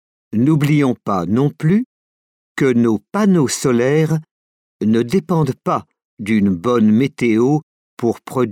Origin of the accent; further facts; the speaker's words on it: France; Ce qui manque chez nous en France, c'est la volonté politique.